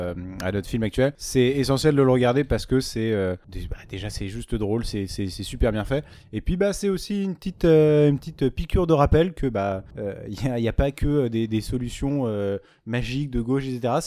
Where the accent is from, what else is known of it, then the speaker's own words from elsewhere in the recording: Champigny-sur-Marne, Île-de-France, France; moi je viens à la base de Champigny-sur-Marne qui a été le dernier bidonville de France.